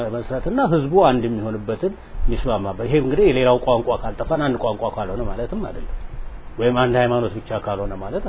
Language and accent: Amharic; Addis Ababa, Ethiopia; እኔ ከተማ ነው የተወለድኩ አዲስ አበባ ነው የተወለድኩ እና ያደኩት